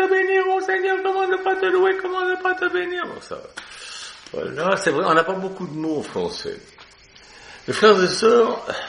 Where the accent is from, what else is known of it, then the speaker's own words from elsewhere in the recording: Switzerland; Moi, je suis suisse